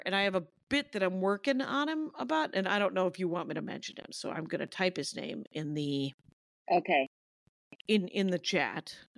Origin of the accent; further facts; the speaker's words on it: Wisconsin, United States; I'm from Wisconsin. I'm too much a Minneapolis comic